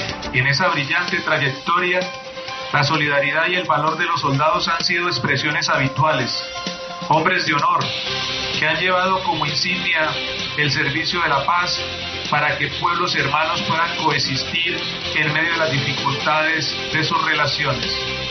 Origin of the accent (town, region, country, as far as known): Colombia